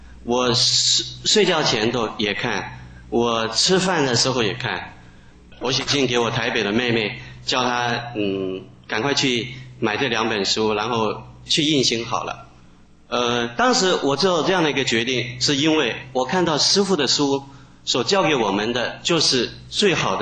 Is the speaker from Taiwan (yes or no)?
no; Costa Rica; 我来自中美洲的哥斯达黎加